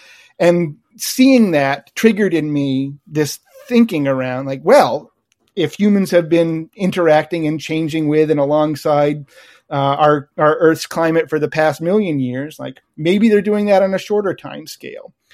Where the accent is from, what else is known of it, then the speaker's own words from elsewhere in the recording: Damariscotta, Maine, United States; So I grew up in the coast of Maine. I grew up in Damariscotta, where I've been able to return to in recent years.